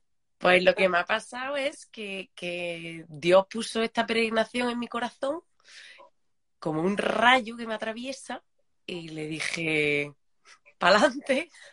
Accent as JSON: {"language": "Spanish", "town": "Granada", "region": "Andalusia", "country": "Spain", "said": "porque estaba trabajando en Madrid, yo soy de Granada, y estaba trabajando en Madrid muy contenta"}